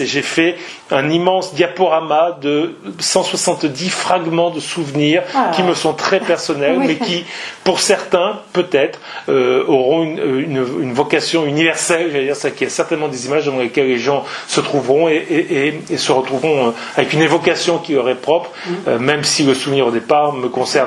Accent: Italy; Moi, je suis à moitié italien par mon père. J'ai grandi en partie en Italie. Ma fille est née en Italie. J'ai vécu très régulièrement.

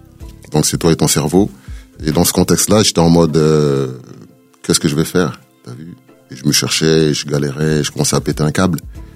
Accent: Sarcelles, Île-de-France, France; quand j'étais à Sarcelles, parce que moi, je suis originaire de Sarcelles.

